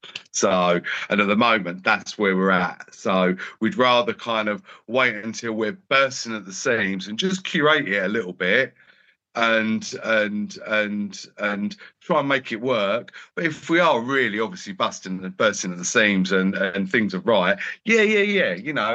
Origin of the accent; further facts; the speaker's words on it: London, United Kingdom; because I come from London